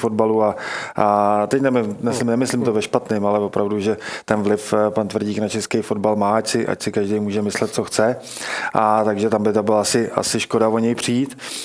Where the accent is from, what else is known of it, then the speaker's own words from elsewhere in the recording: Liberec, Liberec Region, Czechia; Já teda pocházím z Liberce, takže já tam taky rád